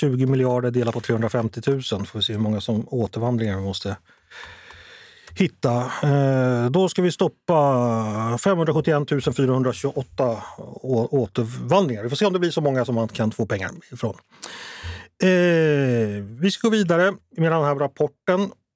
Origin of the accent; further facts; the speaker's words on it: Sweden; born there; jag är född i Sverige 1977.